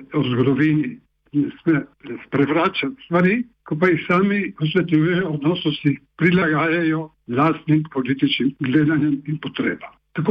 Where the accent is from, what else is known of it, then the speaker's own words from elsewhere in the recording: Gorizia, Friuli-Venezia Giulia, Italy; saj kot Slovenci v Gorici, Italiji in ne samo kot Slovenci, ampak tudi kot tisti, ki to na tem področju živimo